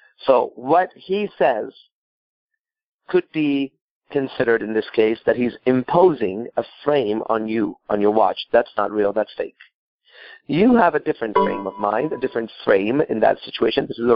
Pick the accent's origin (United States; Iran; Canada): Iran; English is a second language; I go, yeah, you know, I'm Persian. Well, I came from Iran.